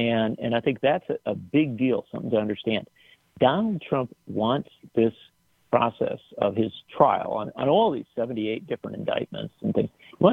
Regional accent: Union Grove, Wisconsin, United States; You know, I grew up down in Union Grove, Wisconsin, and that was the site of the Racine County Fair.

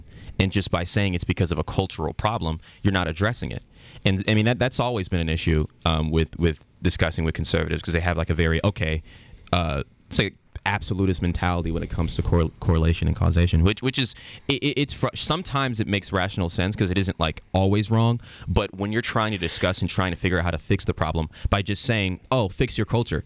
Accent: Chicago, Illinois, United States; growing up in Chicago, I went through their public education system

